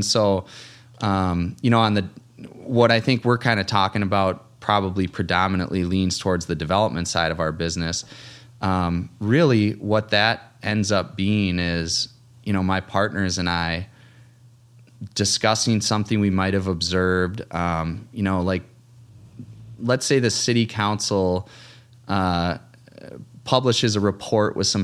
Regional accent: Rochester, Minnesota, United States; So born and raised in Rochester. And in fact, like I'm really proud of the fact that, both sets of my grandparents were born here.

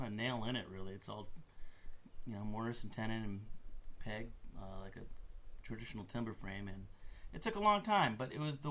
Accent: Massachusetts, United States; moved away as an adult; now in Vermont, United States; Oh, I'm from Massachusetts.

